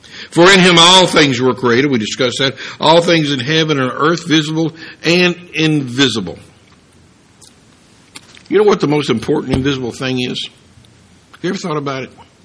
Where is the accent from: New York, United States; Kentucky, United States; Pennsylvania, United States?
Kentucky, United States; I'm from central Kentucky in the mountains of eastern Kentucky.